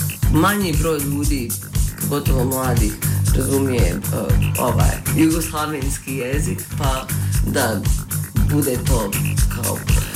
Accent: Sarajevo, Federation of Bosnia and Herzegovina, Bosnia & Herzegovina; rodom sam iz Sarajeva, gdje i trenutno živim. Zapravo živim između New Orleans i Sarajeva i Zagreba. Nosim hrvatski pasoš, sticajem okolnosti.

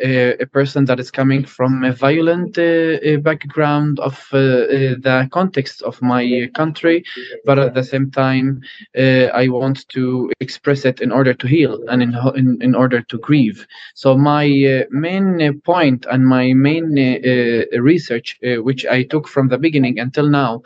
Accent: Bethlehem, West Bank, Palestine; English is a second language; moved away as an adult; now in Prague, Czech Republic; I am from Bethlehem, Palestine, from the West Bank.

